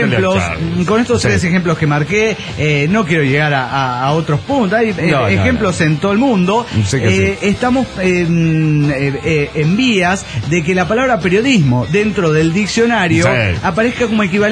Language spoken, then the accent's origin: Spanish; Andalgalá, Catamarca, Argentina; now in Tucumán, Argentina; yo estaba viviendo en Belén, Catamarca, efectivamente, y en Andangalá, Catamarca, que es mi tierra de origen, tierra de lucha contra las megaminerías.